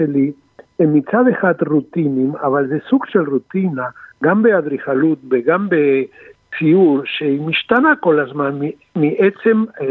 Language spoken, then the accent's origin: Hebrew; Tel Aviv, Tel Aviv District, Israel; ואז היו כל מיני עניינים של אני כתל אביבי כחברה כביכול מבוססת